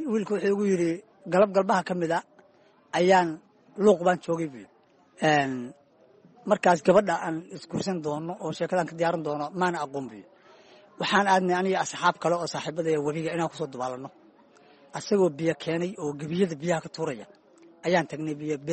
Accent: Cawdaq, Galmudug, Somalia; born there; also born or lived in Lower Juba; aniga waxaan ku dhashay gobolka Galgaduud gaar ahaan degmada Cawdaq

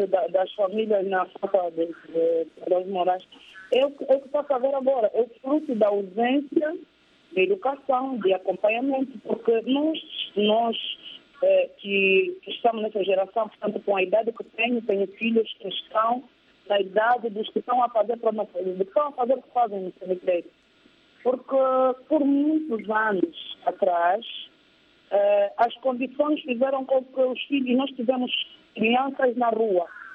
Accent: Angola; Mas nós, como angolanos, e nessa época que veio a crise, e que todos nós entendemos

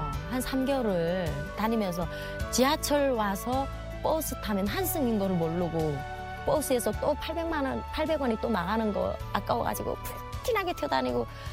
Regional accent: North Korea; 저는 북한에서 온 사람이고 아무것도 모르니까

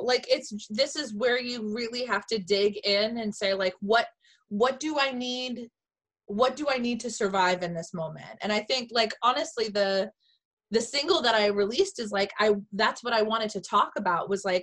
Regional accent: Washington, United States; Growing up in Washington, you know, it does, the light does, like, it gets darker earlier, but in Massachusetts

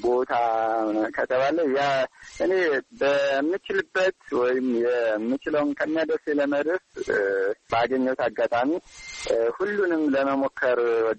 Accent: Sekela, Amhara, Ethiopia; ምዕራብ ጎጃም ዞን ሰከላ ወረዳ ነው የተወለድኩት፣ ገጠራማ ክፍል ነው።

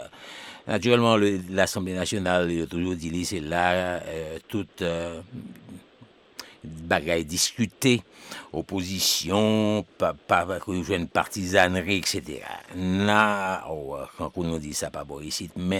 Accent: Haiti; En tant qu'analyste politique, en tant qu'haïtien, citoyen haïtien

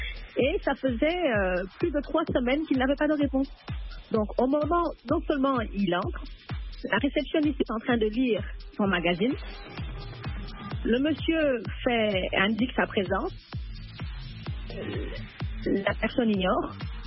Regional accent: DR Congo; J'ai un passeport du pays. Je suis congolaise, pourquoi j'aurais besoin d'un passeport pour Kinshasa?

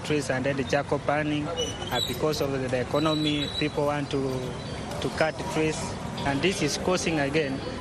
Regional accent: West Pokot County, Kenya; I come from West Pokot in Kenya, Western Kenya. And then there we major in the pastoralism

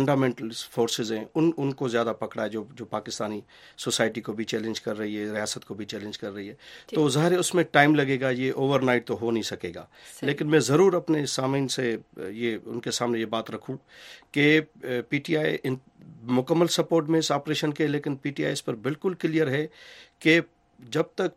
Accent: Sindh, Pakistan; سندھ میں چونکہ میرا تعلق دیہات سے ہے

